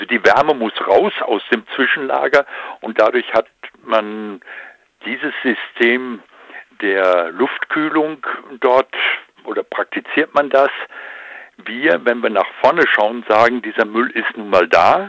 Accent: Gundremmingen, Bavaria, Germany; Nein, ich komme nicht aus Gorleben. Der Anfangsbuchstabe stimmt. Es ist Gundremming.

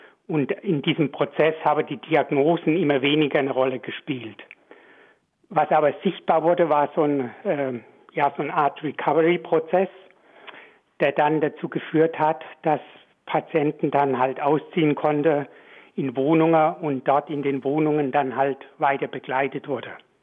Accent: Baden-Württemberg, Germany; Ja, ich komme, wie Sie hören, komme ich aus Baden-Württemberg, aus der Nähe von Heidelberg und habe aber zuletzt in der Nähe von Hamburg in Geestach gearbeitet, bekannt als durch das Kernkraftwerk Rümmel.

